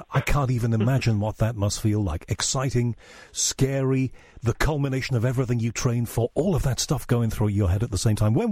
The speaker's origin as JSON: {"language": "English", "country": "United Kingdom", "said": "I mean, it is Christmas, and we have to be a little delicate about these things, and we are British"}